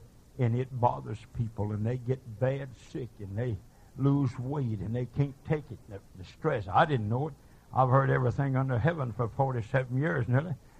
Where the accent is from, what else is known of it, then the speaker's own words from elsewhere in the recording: Oklahoma City, Oklahoma, United States; you can trace it back to Oklahoma City and oil field. I was raised on East 29th Street, right in that, making a shop foreman there.